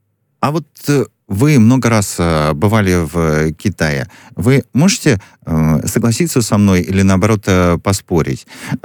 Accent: Russia; когда я говорил, что я из России, что мы вот прилетели из Москвы, я всегда встречал очень позитивные отношения

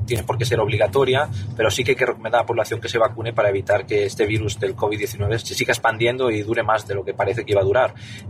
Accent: Spain; also born or lived in Brussels; yo soy un español, amigo de Europa, y me siento, yo he vivido muchos años en Bruselas

